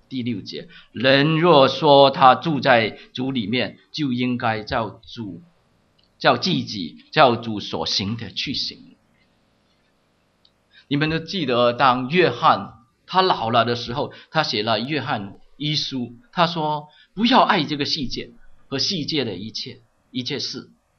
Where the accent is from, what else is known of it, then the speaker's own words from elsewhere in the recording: China; 我们中国人说的有样学样